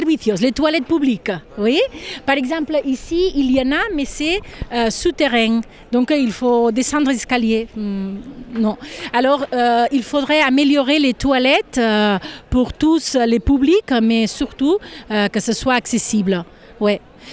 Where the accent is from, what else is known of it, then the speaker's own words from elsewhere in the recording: Figueres, Catalonia, Spain; French is a second language; et je suis de Figueras